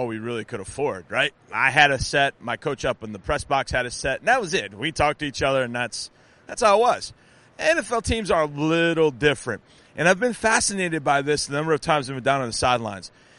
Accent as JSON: {"language": "English", "region": "Wisconsin", "country": "United States", "tie": "born or raised there", "lives_now": "Texas, United States", "said": "when I was growing up in Wisconsin, that was my first one."}